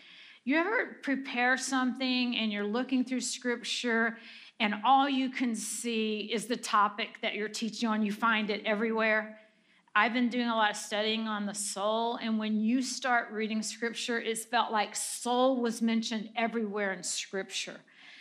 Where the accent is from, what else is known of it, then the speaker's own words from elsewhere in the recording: Missouri, United States; moved away as an adult; also born or lived in Colorado; I'm from Missouri. I married a preacher like when I was 19.